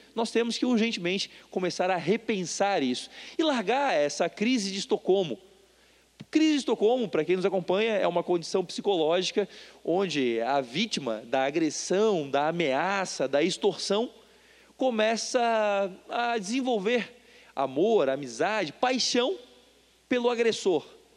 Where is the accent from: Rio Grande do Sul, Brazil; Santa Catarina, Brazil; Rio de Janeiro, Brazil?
Santa Catarina, Brazil; Porque consigo identificar a extorsão que nós vivemos como catarinenses. E como catarinense, eu digo não.